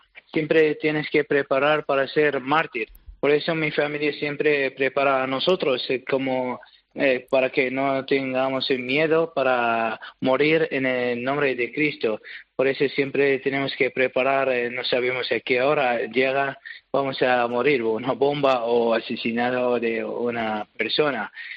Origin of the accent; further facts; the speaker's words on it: Iraq; Pues es mi tierra, la tierra de donde he nacido y donde he educado toda mi familia, está ahí toda mi historia